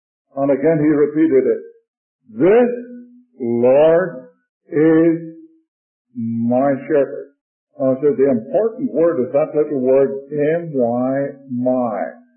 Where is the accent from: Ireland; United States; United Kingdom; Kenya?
Ireland; tonight to tell a story that came from my native land. I suppose most of you can tell by my tongue that I'm an Irishman. I was born over there.